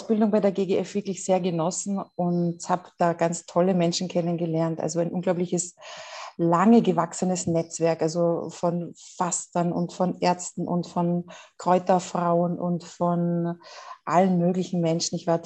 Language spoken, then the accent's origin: German; Austria; und das fand ich so als Österreicherin ein bisschen, ja, warum muss ich dafür nach Deutschland fahren?